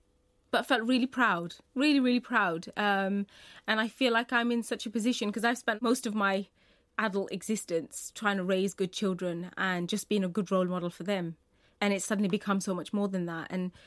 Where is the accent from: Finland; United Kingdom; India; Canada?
United Kingdom; But I love being British and I love living here. And this is my home and it always will be, regardless of all the other things that define me.